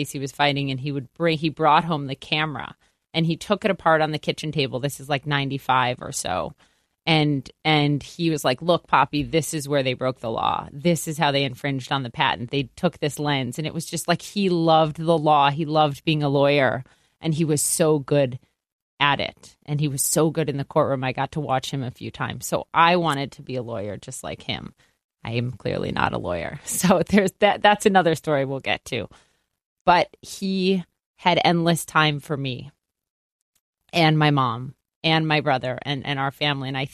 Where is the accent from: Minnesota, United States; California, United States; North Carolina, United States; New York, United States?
Minnesota, United States; Well, first of all, it gave me the best accent ever, which I'm sad every day that I lost a little bit of it because I used to have a really thick don't you know accent.